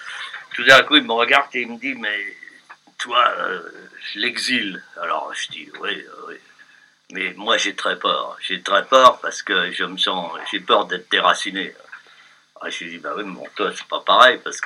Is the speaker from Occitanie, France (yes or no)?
no; Metz, Grand Est, France; le tribunal des forces armées de ma ville natale, la ville de Metz.